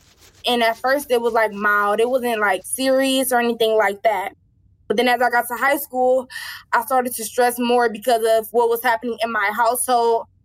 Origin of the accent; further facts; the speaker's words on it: Cleveland, Ohio, United States; I'm 18 years old, and I'm from Cleveland, Ohio.